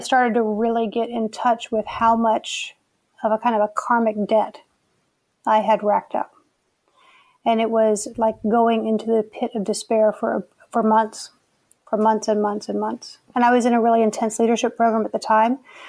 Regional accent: Richmond, Virginia, United States; there are people in my hometown of Richmond, Virginia, who do know me from that life

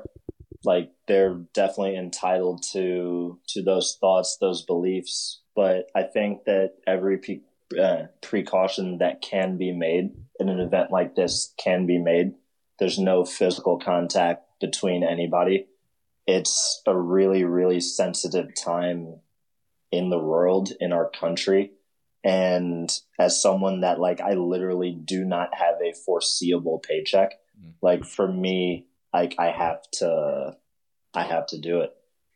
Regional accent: Chicago, Illinois, United States; But it's weird growing up in Chicago also

